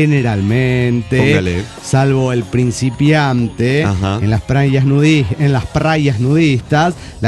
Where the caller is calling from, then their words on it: Mexico City, Mexico; de Pueblo del DF mexicano.